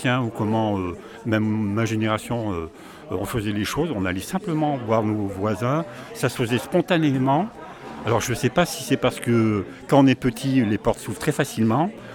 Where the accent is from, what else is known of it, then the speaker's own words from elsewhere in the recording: La Chapelle-en-Vercors, Auvergne-Rhône-Alpes, France; Moi je viens de la Chapelle en Vercors.